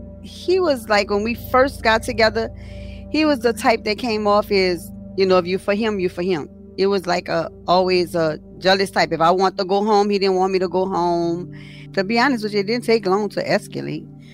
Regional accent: New Orleans, Louisiana, United States; I was born here in Louisiana, New Orleans.

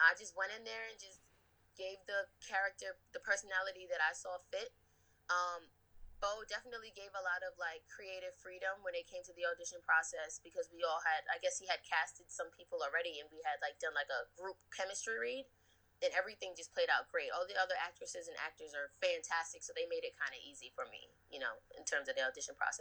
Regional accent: New York City, New York, United States; that's like right where my heart is, being a New Yorker.

